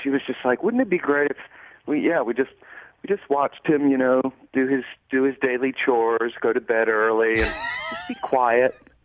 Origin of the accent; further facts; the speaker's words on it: Raleigh, North Carolina, United States; Yeah, you know, I grew up in Raleigh, North Carolina, so Tobacco Road, ACC